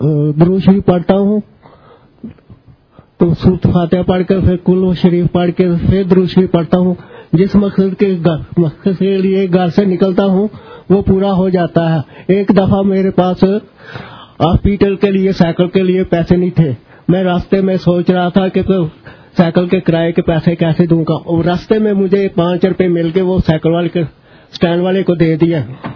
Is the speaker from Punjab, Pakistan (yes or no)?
yes; Sialkot, Punjab, Pakistan; میں سیالکوٹ سے آیا ہوں.